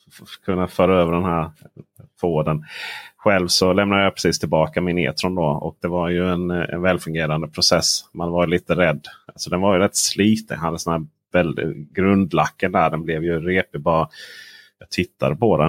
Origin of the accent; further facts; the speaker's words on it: Blekinge, Sweden; jag är ändå från Blekinge så det behöver fördummas lite när jag ska förstå